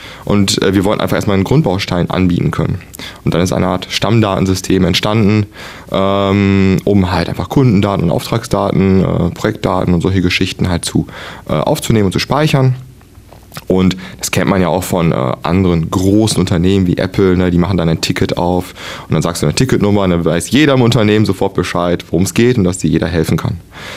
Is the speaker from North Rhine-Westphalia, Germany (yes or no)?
yes; Ahaus, North Rhine-Westphalia, Germany; Ja, ich komme aus Ahaus, aus Wöhlen, um genau zu sein.